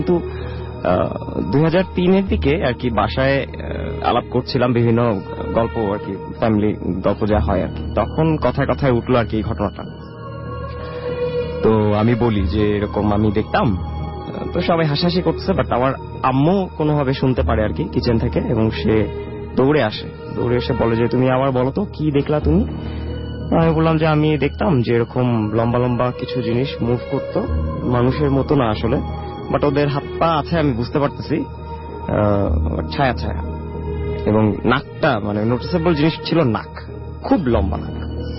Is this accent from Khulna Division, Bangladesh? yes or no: no; Dhaka, Dhaka Division, Bangladesh; আমি মূলত পুরান ঢাকার, কিন্তু 95-96 এর দিকে আমরা ধানমন্ডিতে শিফট হই, আমার বাবা মা প্যারেন্টস আর কি জবের কারণে চলে আসি ধানমন্ডি, ঝিগাতলায় চলে আসি।